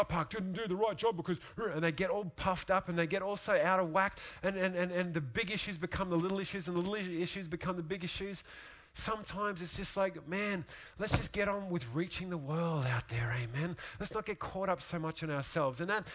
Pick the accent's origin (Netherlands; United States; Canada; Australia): Australia; When I grew up in Australia, all the movies that we watched came out of America.